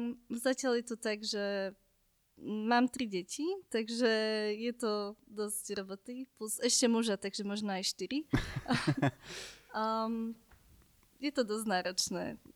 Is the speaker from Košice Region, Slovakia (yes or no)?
no; Vráble, Nitra Region, Slovakia; Ja som zo západného Slovenska, okolie Nitry, Vrable.